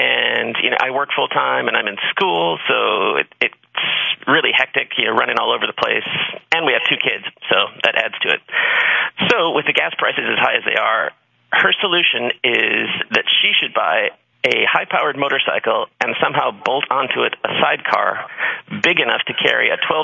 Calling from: San Diego, California, United States; I'm calling in from San Diego.

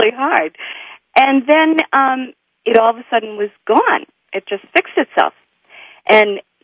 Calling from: Yarmouth, Massachusetts, United States; Hi, this is … I'm calling from Yarmouth, Massachusetts.

